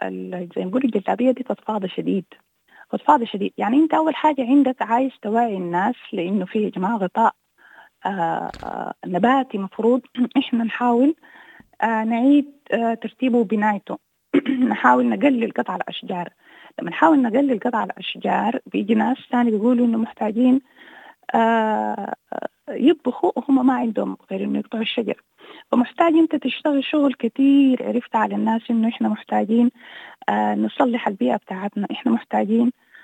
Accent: Sudan

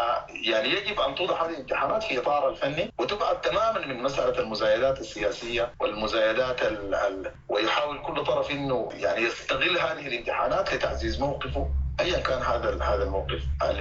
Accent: Sudan; وانه التعليم ده كلنا نتفق كسودانيين انه يكون مدخل لوحده الشعب السوداني

